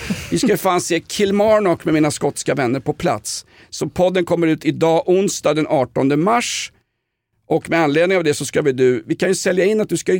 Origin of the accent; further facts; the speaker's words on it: Vällingby, Stockholm County, Sweden; Jag kommer från Vällingby